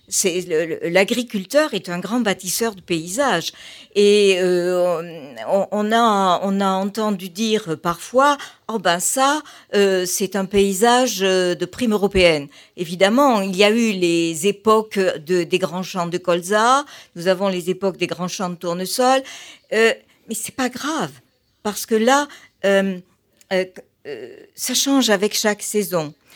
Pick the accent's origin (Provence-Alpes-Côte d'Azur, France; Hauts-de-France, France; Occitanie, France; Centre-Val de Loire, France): Occitanie, France; Sainte-Alauzie; born there; Alors, je suis née en Quercy blanc, dans une petite commune qui porte le joli nom de Sainte-Alauzie.